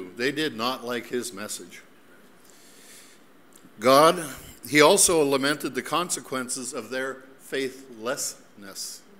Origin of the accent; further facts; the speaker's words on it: Winnipeg, Manitoba, Canada; I grew up in Winnipeg, and I went to a school that had 1,100 Jewish kids. There was 200 Gentiles.